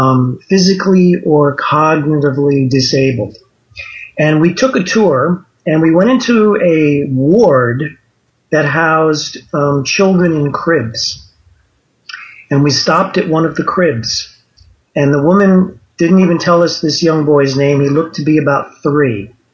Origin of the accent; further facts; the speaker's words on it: Northampton, Massachusetts, United States; I grew up in Northampton, which is Western.